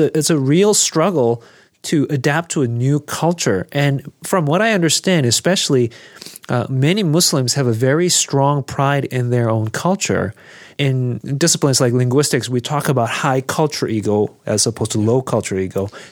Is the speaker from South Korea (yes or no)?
yes; South Korea; moved away; I had to unlearn a lot of things that I just took for granted growing up in Korea